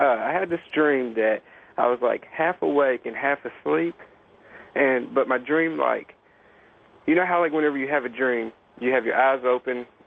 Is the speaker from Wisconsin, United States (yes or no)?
no; Indiana, United States; I'm from Indiana.